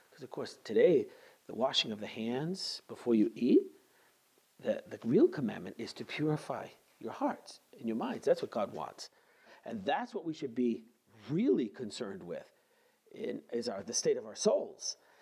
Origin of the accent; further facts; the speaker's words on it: Canada; almost I think everybody that I grew up with anyway in the French Canadian world